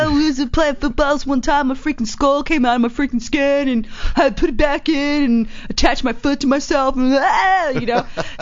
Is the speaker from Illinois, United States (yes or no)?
no; Texas, United States; I'm from Texas. I'm a built girl.